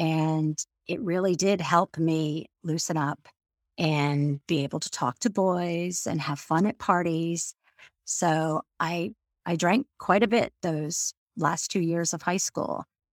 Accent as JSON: {"language": "English", "region": "Florida", "country": "United States", "tie": "born or raised there", "also_born_or_lived": "New York City / Washington, D.C.", "said": "I grew up in Florida, and after I graduated college, I lived in New York City for about 7.5 years."}